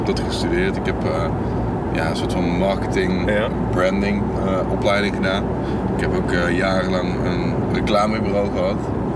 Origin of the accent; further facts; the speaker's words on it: North Brabant, Netherlands; ik ben wel wat dat betreft ben ik wel echt een Brabander.